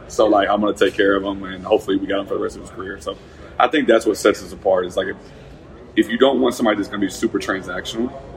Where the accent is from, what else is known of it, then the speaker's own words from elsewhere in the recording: Arkansas, United States; He's from a town of 800 people. I'm from Arkansas.